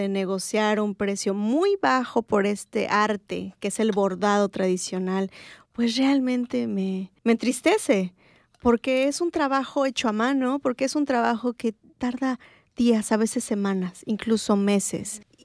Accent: Mexico; No más cerveza de esta marca porque estoy como mexicana con los mexicanos, no con las empresas.

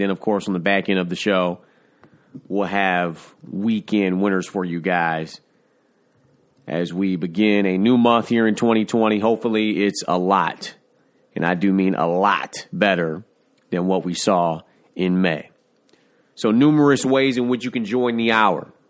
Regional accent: Detroit, Michigan, United States; including my hometown of Detroit

